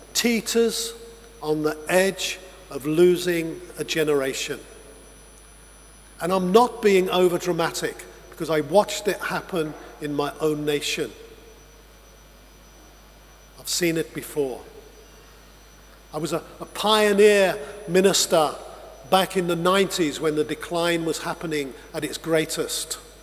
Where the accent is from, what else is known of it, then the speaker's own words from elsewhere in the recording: England, United Kingdom; You know, I'm from England.